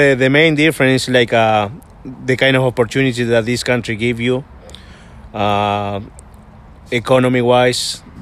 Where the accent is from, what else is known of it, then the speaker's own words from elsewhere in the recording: Uruguay; Well, I'm from Uruguay. It's located in South America, right below Brazil and next to Argentina.